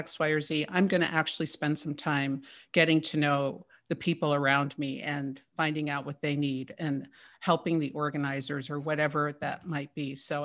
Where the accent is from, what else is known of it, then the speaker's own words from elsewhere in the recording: Manhattan, New York, United States; And it was so nurturing in a way that growing up in Manhattan, you don't have that experience.